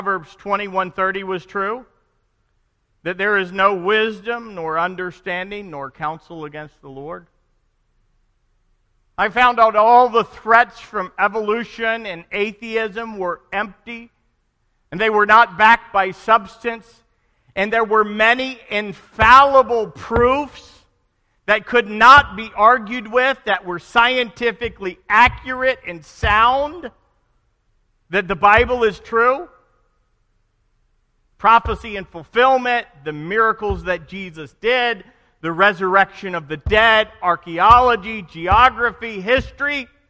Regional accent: the South, United States; What if what I believe is only because I was born in America, in the South, to Christian parents?

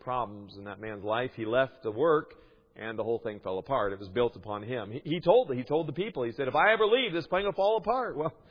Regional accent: United States; I was originally from the States, I lived in Seattle for a while I was in university

